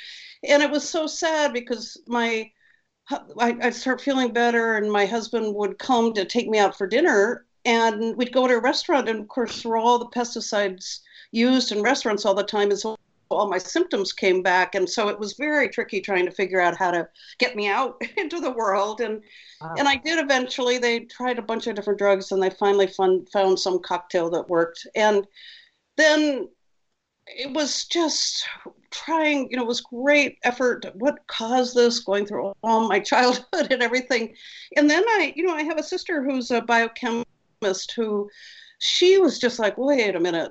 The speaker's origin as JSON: {"language": "English", "region": "New Hampshire", "country": "United States", "tie": "born or raised there", "also_born_or_lived": "New Haven, Connecticut", "said": "I grew up on skis in New Hampshire. And I was working, putting my then husband through graduate school in New Haven, Connecticut, and was working in a restaurant."}